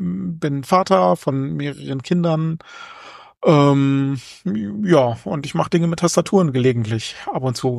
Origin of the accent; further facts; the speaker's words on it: Fulda, Hesse, Germany; ich komme aus Fulda